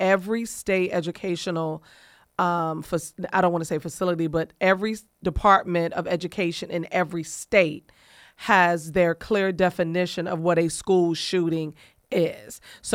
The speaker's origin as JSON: {"language": "English", "town": "Cuckoo", "region": "Virginia", "country": "United States", "tie": "born or raised there", "said": "up in Cuckoo, Virginia. So I just wanted to shout out Cuckoo, Virginia."}